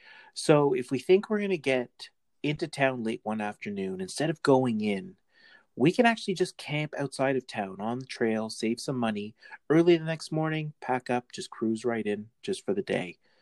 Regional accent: Canada; with us being Canadian, with our dollar weaker, makes sense.

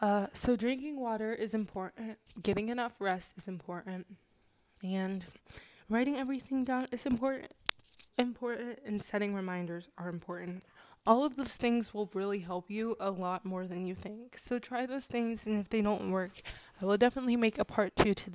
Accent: North Carolina, United States; I am actually from North Carolina, and I have family in South Carolina

